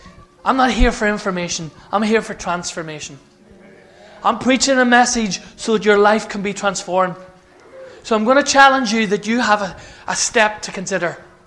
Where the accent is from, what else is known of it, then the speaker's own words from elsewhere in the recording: Ireland; I'm Irish, so we have to keep it simple.